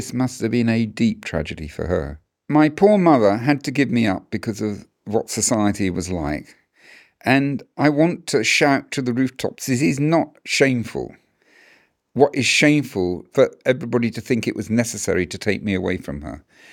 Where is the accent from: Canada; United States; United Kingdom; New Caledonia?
United Kingdom; I'm British